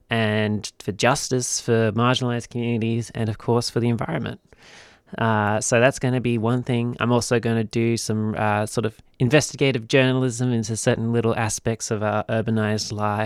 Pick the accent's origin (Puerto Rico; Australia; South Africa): Australia; Sydney, New South Wales; Going to talk a little bit with some people next year about my hometown, Sydney.